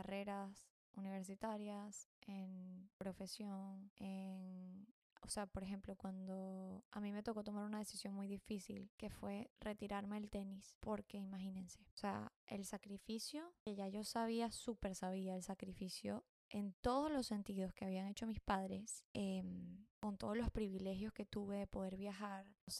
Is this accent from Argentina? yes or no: no; Venezuela; moved away; yo me fui de Venezuela, o sea, yo me fui en el 2018